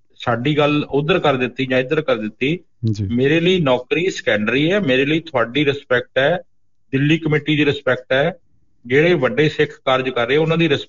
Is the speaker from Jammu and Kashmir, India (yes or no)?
no; Muktsar, Punjab, India; ਮੈਂ ਕਿਹਾ ਜੀ ਮੈਂ ਮੁਕਤਸਰ ਤੋਂ ਆ।